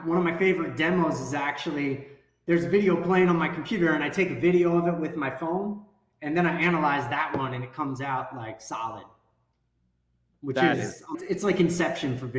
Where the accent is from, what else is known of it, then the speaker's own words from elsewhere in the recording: East Coast, United States; now in Seattle, United States; I live in Seattle. You guys both know I'm from the East Coast. Right now, I'm actually in Missouri.